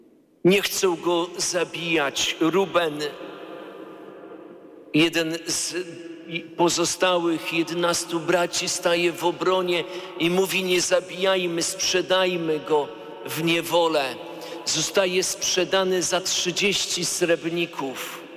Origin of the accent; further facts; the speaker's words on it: Białystok, Podlaskie Voivodeship, Poland; bo pochodzę z Białegostoku